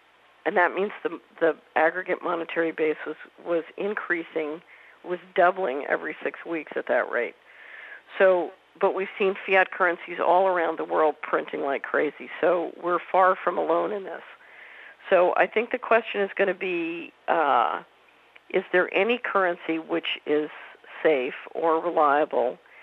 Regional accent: Philadelphia, Pennsylvania, United States; When I was a little girl growing up in West Philadelphia, the popsicle index was 100%

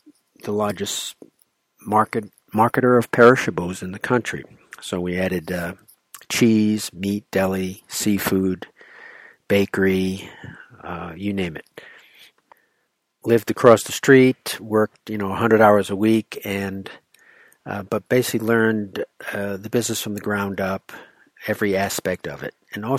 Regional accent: Rhode Island, United States; So a little about myself. I grew up in Rhode Island.

